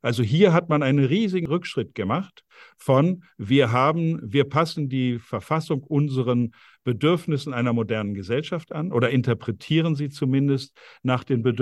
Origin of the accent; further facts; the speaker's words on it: North Rhine-Westphalia, Germany; Ja, da bin ich geboren, meine Eltern, Großeltern, alles, was ich kenne, Ostwestfalen. Und dann stelle ich plötzlich raus, dass ich da 40% englische Wurzeln habe, ein bisschen Französisch und noch 9% Island